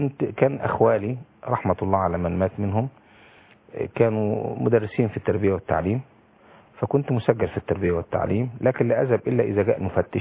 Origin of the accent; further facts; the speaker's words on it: Shubra El Kheima, Qalyubia, Egypt; born there; أنا مواليد شبرا الخيمة بهتيم قليوبية.